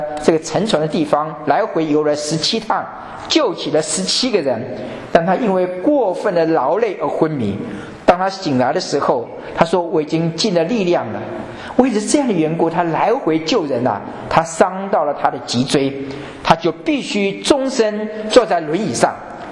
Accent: China; 我们中国人常常说的施人胜勿念，受施胜勿忘

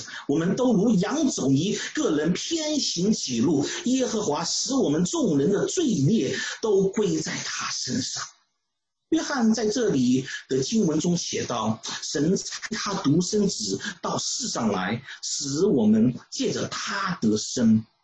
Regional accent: China; 这就是我们中国人说的患难才能见真情

